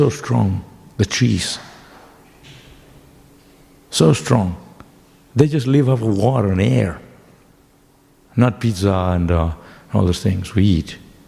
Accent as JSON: {"language": "English", "town": "Shantipur", "region": "West Bengal", "country": "India", "tie": "born there", "second_language": "English", "said": "I was born in Shantipur, a spiritual place. Doesn't mean I was a Brahmana."}